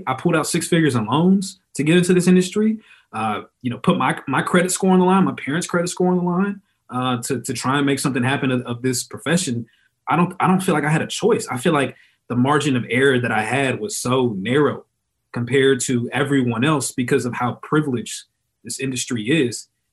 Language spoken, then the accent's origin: English; Texas, United States; Because, you know, growing up in Texas, they come to your high schools with the Hummers.